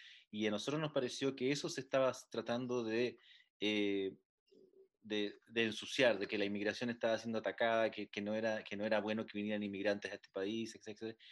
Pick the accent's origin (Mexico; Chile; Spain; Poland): Chile; now in Pittsburgh, United States; soy artista de medios, radicado en Pittsburgh hace bastantes años, originalmente soy de Chile